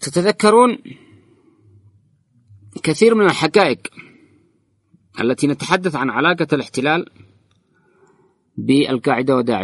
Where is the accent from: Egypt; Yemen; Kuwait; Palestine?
Yemen; وما حدث في سوريا وفي العراق وفي ليبيا ومؤخرا عندنا في اليمن